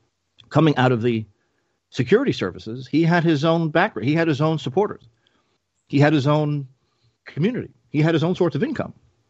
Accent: Ireland; I'm an Irishman, but I am Orthodox, and I converted back in grad school after a very long struggle.

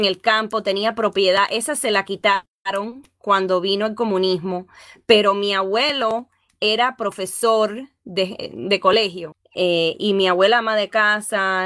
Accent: Florida, United States; moved away as an adult; Ya de vieja salí de Florida. En el 2000.

